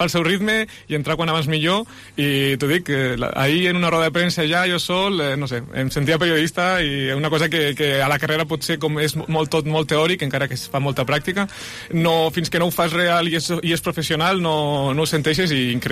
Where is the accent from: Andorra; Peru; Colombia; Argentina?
Andorra; now in Spain; Pares portuguesos que van emigrar cap a Andorra, jo sóc nascut a Andorra, sí que sóc andorrà, mig andorrà, mig portuguès, i estudiant aquí, a Espanya, a Catalunya.